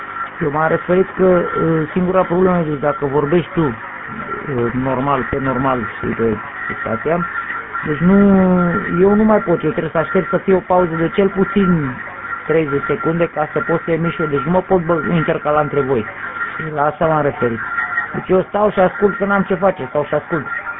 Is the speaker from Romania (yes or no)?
yes; Muntenia, Romania; suntem munteni, dar ne asemănăm prin a vorbi mult.